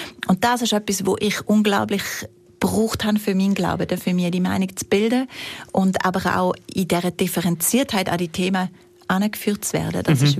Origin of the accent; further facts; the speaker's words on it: Bavaria, Germany; accent: Allgäu; now in Switzerland; Deshalb bin ich da, hocke ich da mit meinem Allgäuer Akzent.